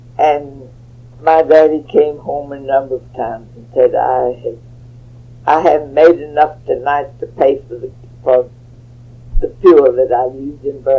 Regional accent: Beeville, Texas, United States; I grew up in Beeville. My daddy had a store, and a dry goods store, well, more of a general store.

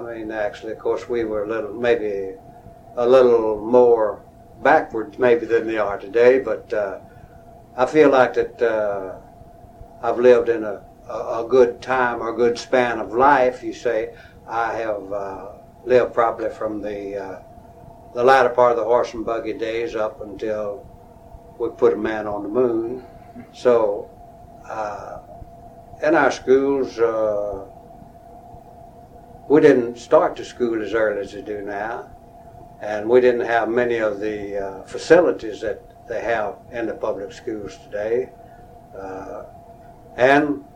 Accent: Texas, United States; born there; I was born in Central Texas, about 25 or 30 miles northwest of Waco in Bosque County.

